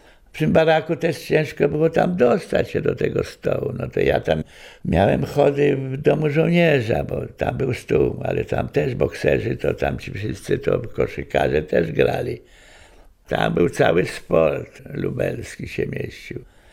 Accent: Lublin, Lublin Voivodeship, Poland; Tutaj się wychowałem na Rurach Jezuickich, kiedyś to była dzielnica taka trochę łobuzerska, Rury Jezuickie.

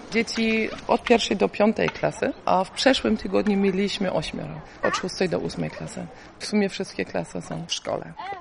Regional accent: Berlin, Germany; now in Poland; Ja z Berlina

